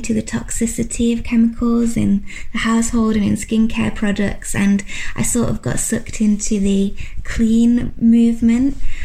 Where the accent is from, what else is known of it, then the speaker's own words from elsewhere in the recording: England, United Kingdom; I'm from England.